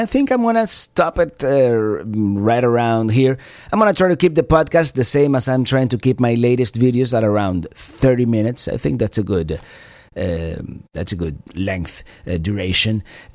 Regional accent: Cuba; In a sense, you know, I grew up in Cuba

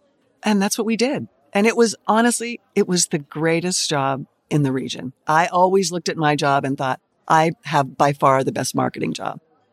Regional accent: Pittsburgh, Pennsylvania, United States; Yeah, I grew up in Pittsburgh, went to Penn State.

